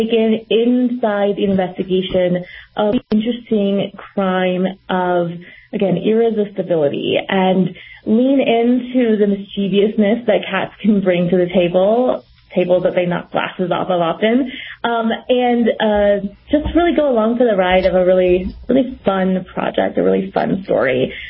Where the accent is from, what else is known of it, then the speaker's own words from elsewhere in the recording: Indiana, United States; It was a murder of a little girl that happened about an hour and a half from where I grew up in Indiana